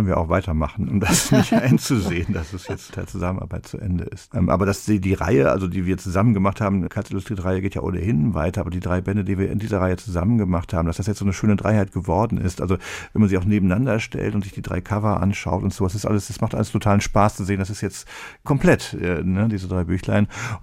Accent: Rhineland, Germany; Ja, ich bin ja Rheinländer und da ist der Aschermittwoch das wichtigere Datum.

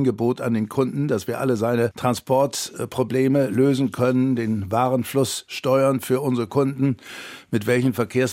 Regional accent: Hamburg, Germany; ich bin an der Bellevue aufgewachsen. Mein Vater hat dort im Jahr 1950 ein Haus gebaut und das war damals ein mutiger Entschluss. Ich bin im Heinrich-Hertz-Gymnasium zur Schule gegangen.

